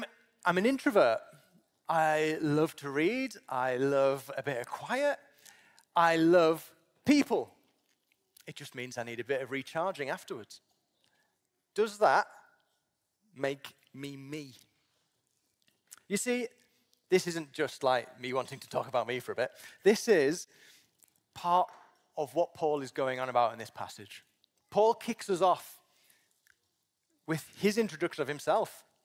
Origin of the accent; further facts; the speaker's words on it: North West England, United Kingdom; now in Sheffield, United Kingdom; I grew up in Cumbria in the northwest of England. I've been in Sheffield about 19 years.